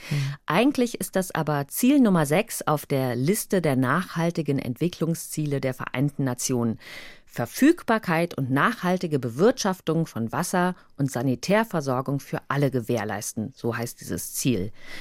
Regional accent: Rhineland, Germany; Das kam mir als Rheinländerin mit einer Schwäche für Karlauer sehr entgegen.

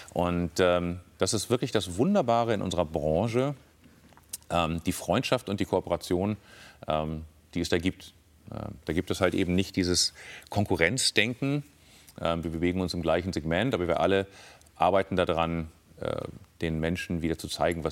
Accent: Northern Germany, Germany; Als Norddeutscher bin ich ja schon beim Alster.

